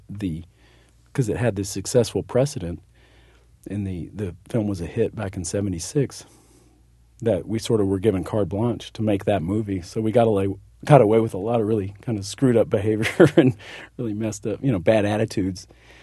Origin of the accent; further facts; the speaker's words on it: Texas, United States; You know, I grew up in East Texas, and it wasn't a career option, especially back then.